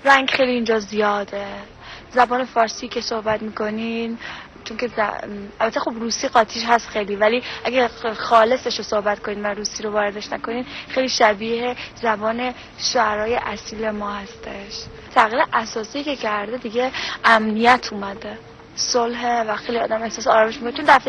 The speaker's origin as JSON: {"language": "Persian", "country": "Iran", "said": "ما تو ایران همه جور آدم داریم. اما یادم وقتی بچه بودیم"}